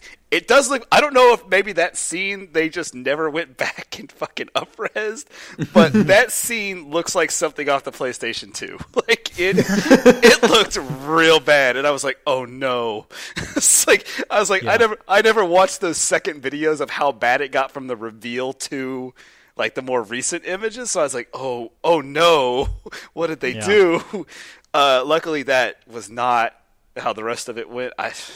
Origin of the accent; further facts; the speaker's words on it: Seattle, Washington, United States; Hey, let me make an announcement real quick, everybody. We're from Seattle, and we're aware that your headquarters is there.